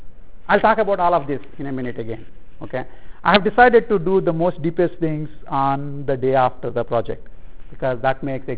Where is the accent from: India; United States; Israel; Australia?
India; you know, I'm from India, so I can outsource.